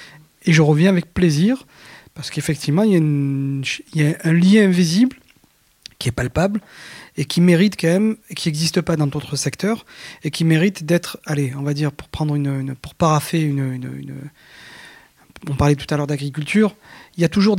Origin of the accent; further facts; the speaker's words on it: Algeria; now in France; je suis arrivé d'Algérie dans les années 80.